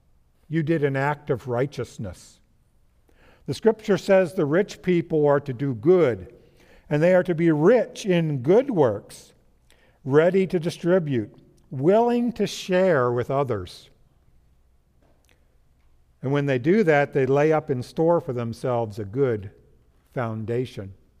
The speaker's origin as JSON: {"language": "English", "region": "Pennsylvania", "country": "United States", "tie": "born or raised there", "lives_now": "Virginia", "said": "where I grew up in Pennsylvania and where we live in Virginia now."}